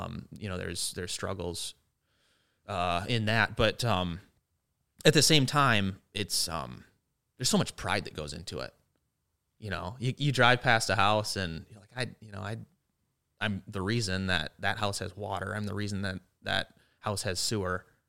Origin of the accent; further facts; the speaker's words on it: Austin, Minnesota, United States; also born or lived in Rochester; I was born in Rochester, lived here till I think I was 3. And then my family moved to Austin, just about 45 minutes away. Grew up there.